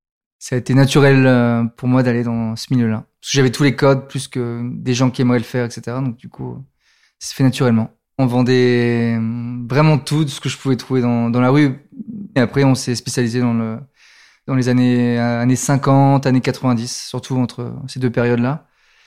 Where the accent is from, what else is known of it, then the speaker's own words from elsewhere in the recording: Provence-Alpes-Côte d'Azur, France; Donc, j'ai grandi pauvre sur la Côte d'Azur.